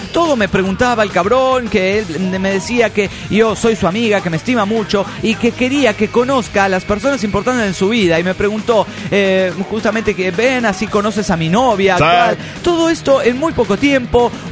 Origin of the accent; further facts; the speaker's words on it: Mexico City, Mexico; also born or lived in Aguascalientes; now in Toluca, Mexico; Soy hidrochilanga y estoy en Toluca, porque ¿sabes? En realidad yo nací en Aguascalientes y luego casi que me crié en el Chilangolandia, en el DF mexicano, y ahora estoy en Toluca y soy la geografía mexicana toda en una.